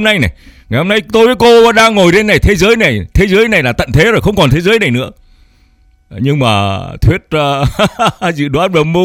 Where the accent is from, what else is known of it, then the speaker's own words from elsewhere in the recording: Northern Vietnam, Vietnam; Tôi cũng là dân Bắc Kỳ di cư. Ngày xưa tôi cứ hay ngạo tôi là khi Bắc Kỳ di cư vô trong Nam đi xuống tàu còn đem theo rau muống luộc.